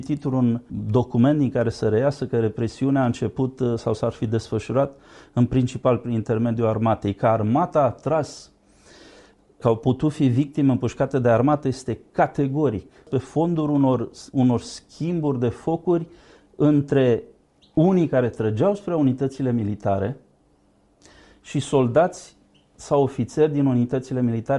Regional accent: Craiova, Dolj, Romania; am plecat la Craiova, care era orașul meu natal.

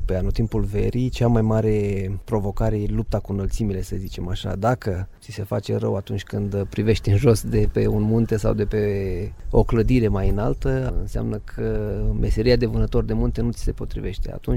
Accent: Bukovina, Romania; În primul rând cu faptul că suntem bucovineni. Bucovina e considerată o zonă foarte frumoasă a României.

